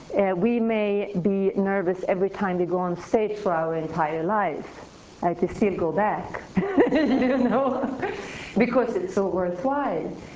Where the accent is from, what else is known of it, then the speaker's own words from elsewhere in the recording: Sweden; English is a second language; I'm from Sweden, this English thing sometimes